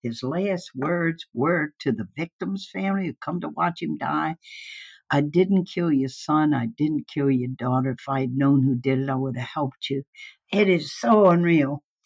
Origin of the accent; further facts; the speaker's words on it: Baton Rouge, Louisiana, United States; when I grew up in the Jim Crow days in Baton Rouge, I only knew black people as our servants.